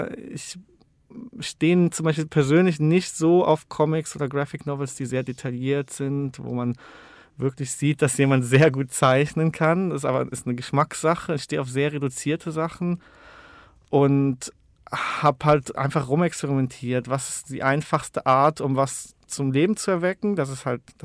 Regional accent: Kommern, North Rhine-Westphalia, Germany; also born or lived in Euskirchen; ich bin in Euskirchen geboren, bin aber aufgewachsen in einem noch kleineren Dorf, so 15 Minuten von Euskirchen. Das heißt Kommern und einer noch kleineren Stadt Mechernich.

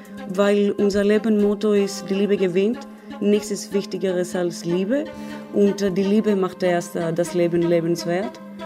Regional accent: Thessaloniki, Central Macedonia, Greece; moved away as an adult; now in Berlin, Germany; Ich komme aus Thessaloniki, aus Nordgriechenland. Ich wohne seit Oktober 2006 in Berlin. Ich bin damals hergezogen, um einen Master in Jura zu machen.

